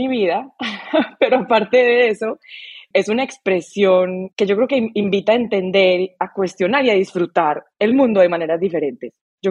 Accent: Medellín, Antioquia, Colombia; para una persona como yo que crecí en Medellín, es un tema complejo

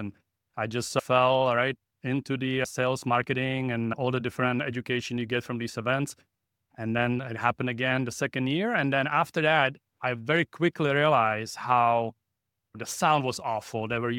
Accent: Czechia; moved away as an adult; now in United States; I came here from the Czech Republic in 1997

